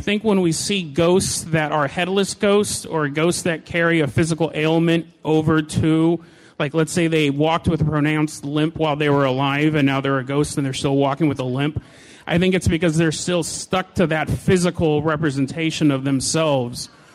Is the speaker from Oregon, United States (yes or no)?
yes; Hood River, Oregon, United States; I'm from Hood River, Oregon.